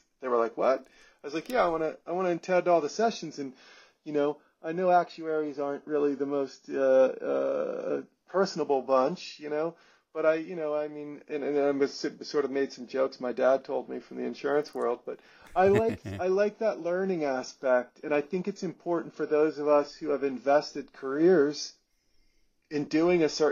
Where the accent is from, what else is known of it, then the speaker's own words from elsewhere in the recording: Netherlands; I go back to the metaphor that I use a lot with growing up in Holland with my dad. He'd take me out in the North Sea and I was so scared.